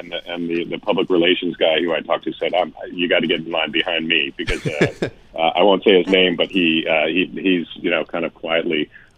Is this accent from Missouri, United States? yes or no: yes; St. Louis, Missouri, United States; So Mayview stuck out to me because I'm from St. Louis